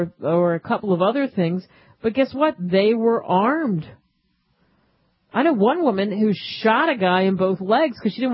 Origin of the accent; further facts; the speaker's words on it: Northeast, United States; You know, I'm from the Northeast, and people that I grew up with are just stunned, a lot of them, that I am for the right to bear arms.